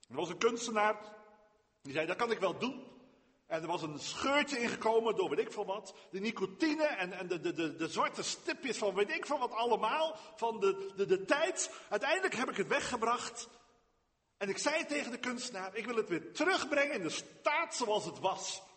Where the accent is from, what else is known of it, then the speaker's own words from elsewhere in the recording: Dordrecht, South Holland, Netherlands; een stadsgezicht op Dordrecht, de stad waar ik ben geboren en getogen.